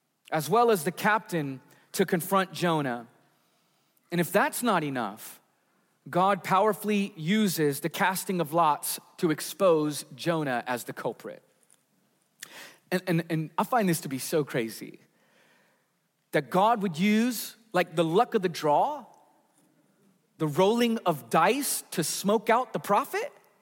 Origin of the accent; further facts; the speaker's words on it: Portland, United States; I'm from Portland. I'm an American and I'm a Christian.